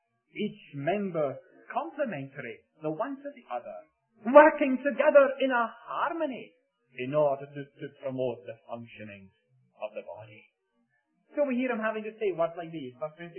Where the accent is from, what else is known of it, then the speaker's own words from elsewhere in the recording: Glasgow, Scotland, United Kingdom; also born or lived in Gourock; I come from Gourock. Over in Glasgow, where I was born